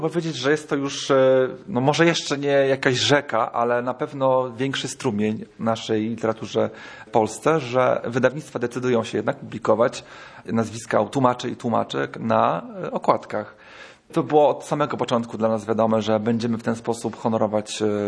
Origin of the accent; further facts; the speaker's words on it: Silesian Voivodeship, Poland; ja sam pochodzę ze Śląska, często odwiedzam moje rodzinne strony, również Wrocław, gdzie studiowałem przez wiele lat.